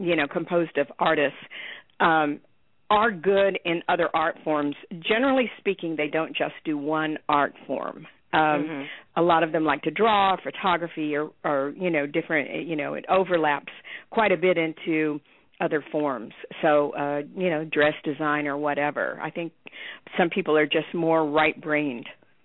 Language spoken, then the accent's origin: English; Dallas, Texas, United States; now in Los Angeles, United States; Well, I'm from Dallas originally, but I've lived in Los Angeles since 1974, I think, or 75, and I feel like a California native at this point.